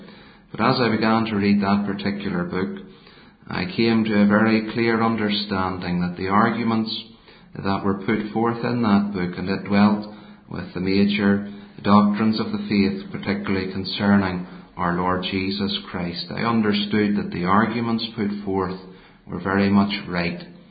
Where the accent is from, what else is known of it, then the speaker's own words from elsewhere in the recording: Belfast, Northern Ireland, United Kingdom; I was born and brought up in the Donegal Road area of the city of Belfast in the southwestern corner of the city.